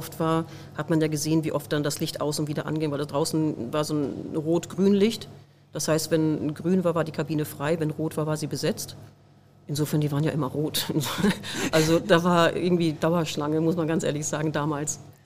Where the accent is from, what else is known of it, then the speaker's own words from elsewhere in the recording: North Rhine-Westphalia, Germany; Ich komme aus Westfalen, eine Kleinstadt in Westfalen, in der Nähe von Hamm.